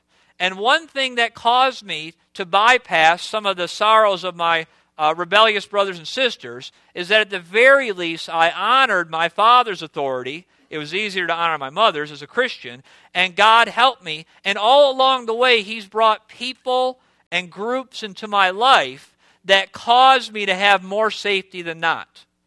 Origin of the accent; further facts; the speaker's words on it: United States; But I'm an American second. I'm a citizen of the kingdom first and foremost.